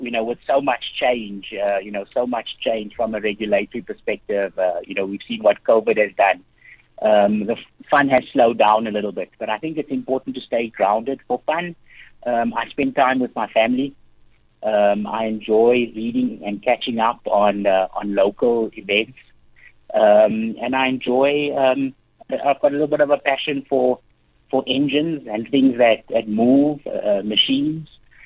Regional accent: London, United Kingdom; I grew up in East London, a very simple background, a very simple family.

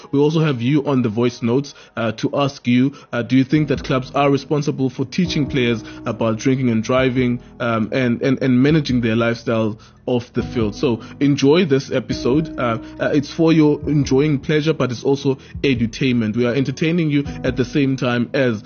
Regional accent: South Africa; We've once again, as a South African football fraternity, lost a player, a 30-year-old player in Sinethemba Tshantshi.

